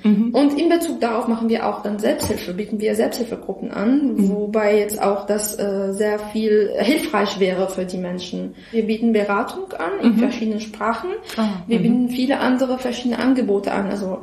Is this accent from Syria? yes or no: yes; Syria; weil ich jetzt als Syrerin, dass ich jetzt, ich kenne doch, dass die Idee fremd ist